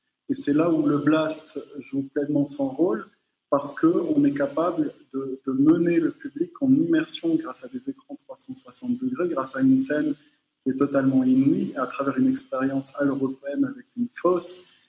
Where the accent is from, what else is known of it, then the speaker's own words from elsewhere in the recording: Morocco; moi je suis un Marocain qui adore la musique